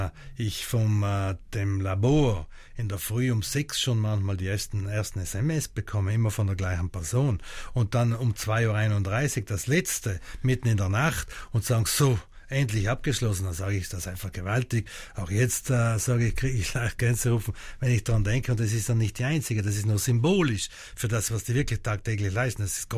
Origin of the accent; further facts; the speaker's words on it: Trentino-Alto Adige, Italy; Da sind wir Südtiroler wirklich anders.